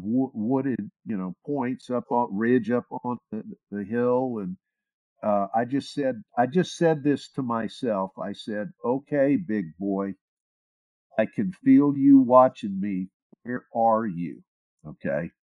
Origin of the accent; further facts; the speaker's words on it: West Coast, United States; Well, look, I grew up out on the West Coast hunting, fishing, camping in some prime Bigfoot area